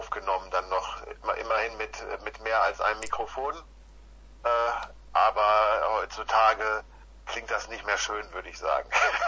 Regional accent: North Rhine-Westphalia, Germany; now in Cologne, Germany; Ich bin irgendwann nach Köln zugezogen. Ich komme eigentlich aus dem Ruhrgebiet.

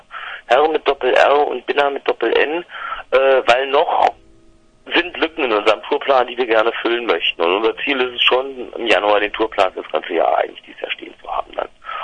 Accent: Berlin, Germany; weil Tilo auch Westberliner ist wie ich

